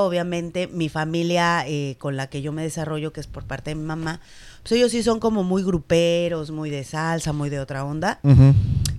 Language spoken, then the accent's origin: Spanish; Naucalpan, State of Mexico, Mexico; Soy mexiquense, soy de Naucalpan